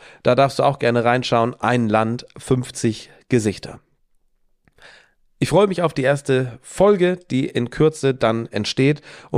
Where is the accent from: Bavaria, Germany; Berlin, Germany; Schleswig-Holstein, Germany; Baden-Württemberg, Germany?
Schleswig-Holstein, Germany; weil ich möchte meiner Heimat Schleswig-Holstein nicht den Rücken kehren